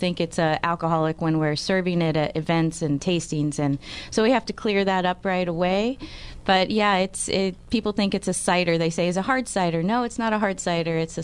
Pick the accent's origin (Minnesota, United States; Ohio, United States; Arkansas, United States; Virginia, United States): Ohio, United States; Melanie's from Georgia. I'm from Ohio